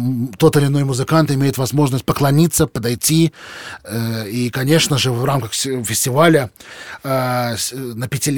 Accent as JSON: {"language": "Russian", "region": "Moscow", "country": "Russia", "tie": "born there", "said": "я родился в Москве, проехал и объездил всю Россию."}